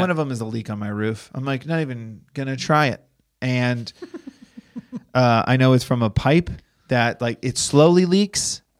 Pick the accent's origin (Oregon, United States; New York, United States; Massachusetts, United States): Massachusetts, United States; Boston; I'm from Boston.